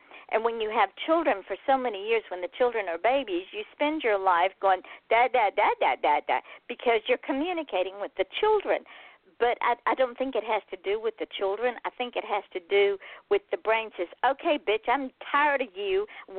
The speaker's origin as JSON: {"language": "English", "region": "Georgia", "country": "United States", "said": "She's from Alabama, Tennessee. I'm from Georgia. So we get it."}